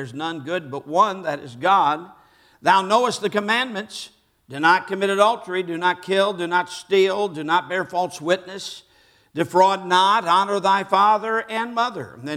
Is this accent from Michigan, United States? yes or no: yes; Michigan, United States; now in Richfield, United States; See, I'm from Michigan, and so it's been a little different down there.